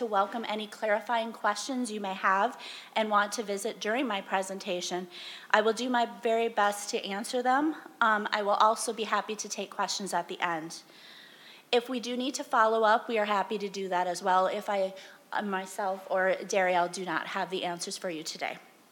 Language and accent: English; Lewiston, Minnesota, United States; Greater Minnesota girl, and for those of you who knew Southeast Minnesota, the other side of Highway 14, I'm from Winona County in a little area called Lewiston.